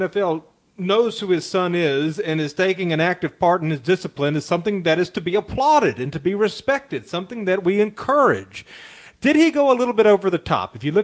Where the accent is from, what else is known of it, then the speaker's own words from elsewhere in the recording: the South, United States; born there; When I was growing up, I was born in 1980 in the South, and spare the rod and spoil the child was still very much the way of the world